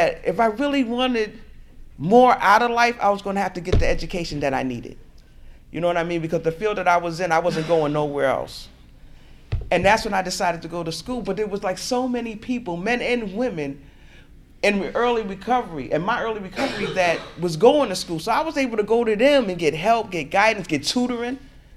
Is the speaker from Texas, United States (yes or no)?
no; Albany, New York, United States; because I'm from the Albany region, but it used to be the Albany area.